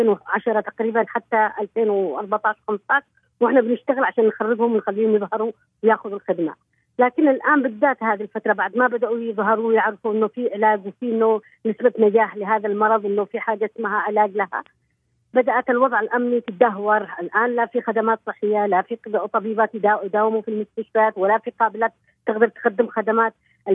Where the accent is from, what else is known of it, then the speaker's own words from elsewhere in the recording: Yemen; إحنا عندنا في اليمن يعتبر نوع من الوصمة للمرأة